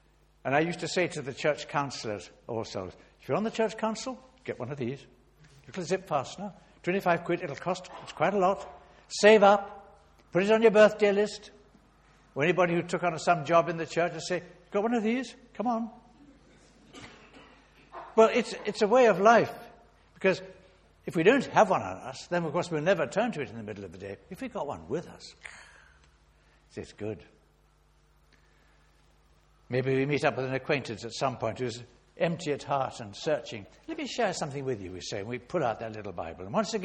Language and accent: English; Kenya; born there; I was born in Kenya